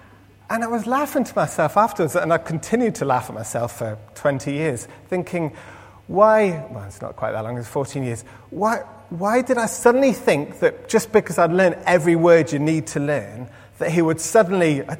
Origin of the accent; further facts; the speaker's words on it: England, United Kingdom; I'm from England.